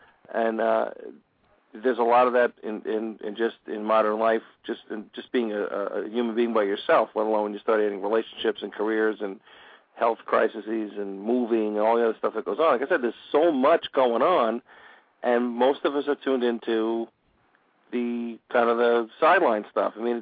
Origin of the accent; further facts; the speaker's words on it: New York, United States; Okay, I'm coming from New York here.